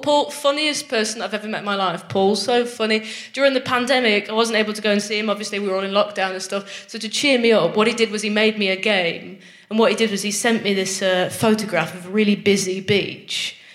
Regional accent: Nottingham, East Midlands, United Kingdom; I'm not even northern. I'm from Nottingham, but I think that's north enough to be too northern for therapy.

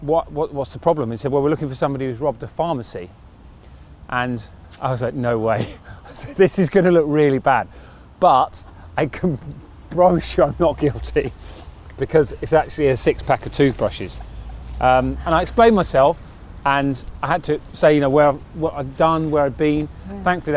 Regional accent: Crawley, South East England, United Kingdom; Yeah, so I grew up in Crawley in West Sussex.

